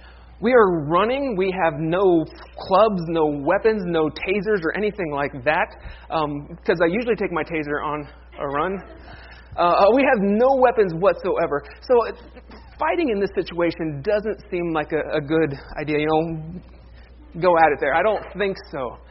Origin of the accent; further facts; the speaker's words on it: Ohio, United States; This summer, Sonia and I, we went to up to my home state of Ohio